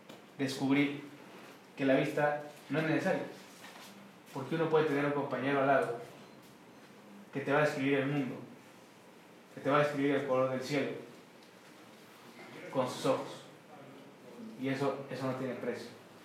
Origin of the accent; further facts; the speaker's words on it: Uruguay; Uruguay, que es el mate. Y yo te quiero enseñar pues mi cultura, porque quiero que algún día vengas a mi tierra a tocar.